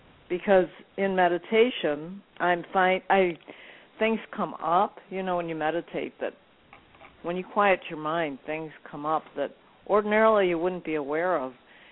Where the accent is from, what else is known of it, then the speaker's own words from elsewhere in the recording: Chicago, Illinois, United States; But yes, I grew up in around Hyde Park, around the University of Chicago.